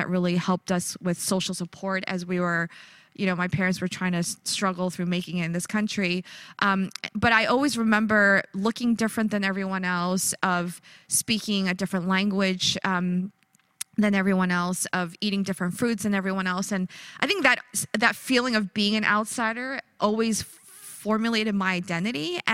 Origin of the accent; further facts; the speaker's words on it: Philadelphia, Pennsylvania, United States; now in Elkridge, United States; I live in Elkridge, Maryland, which is right outside of Baltimore. I'm originally from Philly, so I'm a Philly girl at heart, but I've been living in Baltimore for the past 20 years or so.